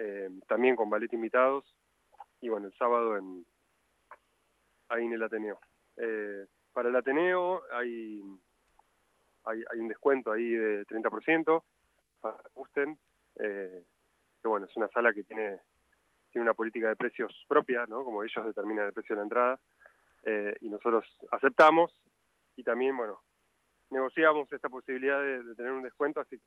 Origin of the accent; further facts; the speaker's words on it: Buenos Aires Province, Argentina; Yo soy bonaerense, de la zona norte